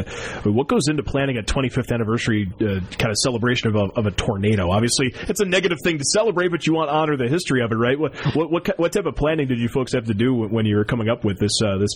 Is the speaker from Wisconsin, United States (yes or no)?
yes; Mount Horeb, Wisconsin, United States; I grew up in Mount Horeb, which is a little bit east of Barneveld